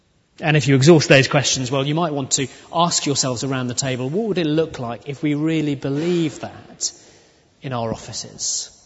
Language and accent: English; England, United Kingdom; We rarely do, not least because we're English, and we might say we're indifferent, possibly, but never hostile to God.